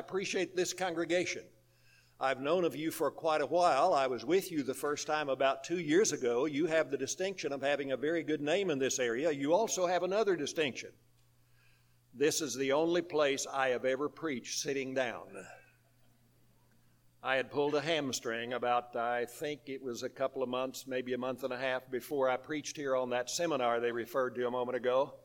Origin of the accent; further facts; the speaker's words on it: Missouri, United States; My home state is Missouri.